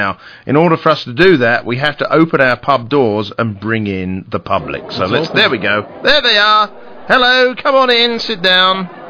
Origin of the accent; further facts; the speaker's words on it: England, United Kingdom; moved away as an adult; now in United States; originally from England. I came over here in 1980, so I've actually been living longer in the United States than I have been living in England, which, if you figure that out, I came over when I was 25